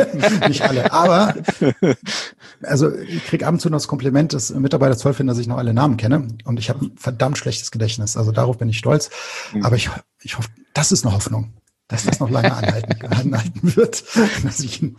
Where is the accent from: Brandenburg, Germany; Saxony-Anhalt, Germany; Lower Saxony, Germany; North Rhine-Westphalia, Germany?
North Rhine-Westphalia, Germany; Krefeld; born or raised there